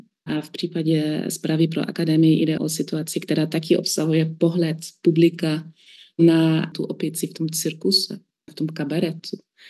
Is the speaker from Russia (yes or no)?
no; Germany; Czech is a second language; also born or lived in Czech Republic; V mém případě šlo o Českou republiku, já jsem Němka